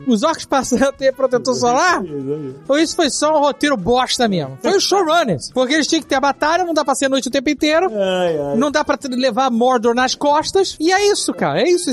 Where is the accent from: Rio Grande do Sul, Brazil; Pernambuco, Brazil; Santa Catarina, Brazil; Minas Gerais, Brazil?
Santa Catarina, Brazil; Joinville; sou de Joinville, a vila aqui junto, Santa Catarina.